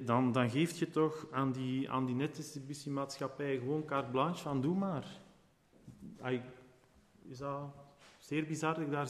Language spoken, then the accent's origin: Dutch; Vosselaar, Flanders, Belgium; want het komt uit mijn geboortestreek, namelijk in de Noorderkempen, in het dorp waar ik 20 jaar heb gewoond, Vosselaar.